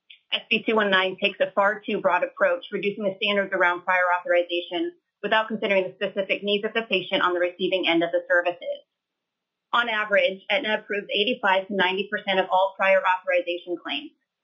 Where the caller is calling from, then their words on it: Tacoma, Washington, United States; I'm joining from Tacoma, Washington